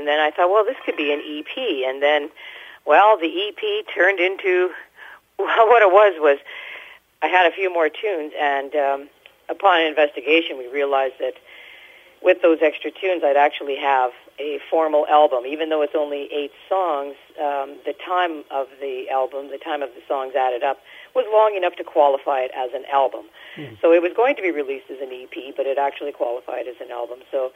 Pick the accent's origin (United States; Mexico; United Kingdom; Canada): Canada; Manitoba; also born or lived in Thunder Bay, Canada; I had moved away from Thunder Bay, Ontario, back to my hometown in Manitoba, just outside of Winnipeg